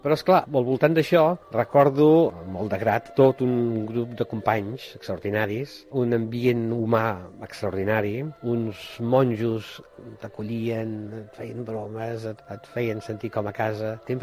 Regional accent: Barcelona, Catalonia, Spain; born there; now in Vilassar de Dalt, Spain; tinc 60 anys, sóc nascut al Poble Sec de Barcelona i des de l'any 76 visc a Vilassar de Dalt.

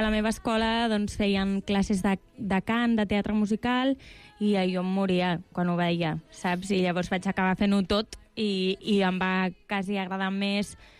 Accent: Tarragona, Catalonia, Spain; jo sóc de Tarragona i em vaig formar en una escola de dansa de Tarragona

